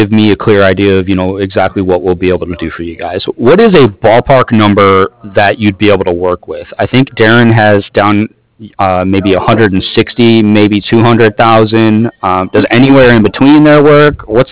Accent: San Francisco, California, United States; I'm from San Francisco, so I'll be eco-friendly and shoot out to Tahoe all the time.

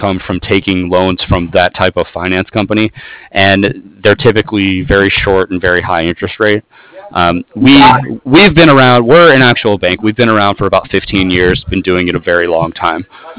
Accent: San Diego, California, United States; Yes. I'm here in San Diego right now.

